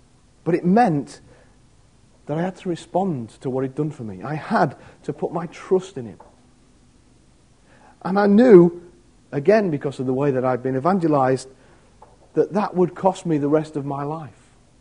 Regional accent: Grimsby, Yorkshire and the Humber, United Kingdom; accent: Grimsby; My language was another one. And I don't mean my Grimsby accent. Or the fact that I'd have to learn Greek maybe one day.

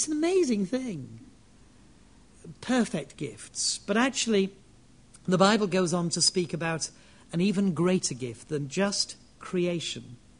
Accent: Yorkshire and the Humber, United Kingdom; I really should have bought one, but it was £1.50, and I am from Yorkshire.

